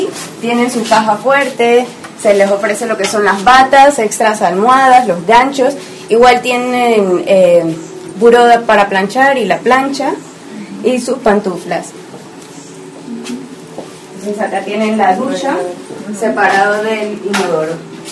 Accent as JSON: {"language": "Spanish", "country": "Panama", "said": "De Panamá."}